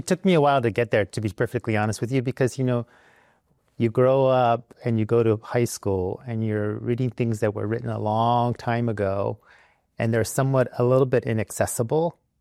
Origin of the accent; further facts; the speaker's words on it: United States; my experience as a Latino growing up in the United States.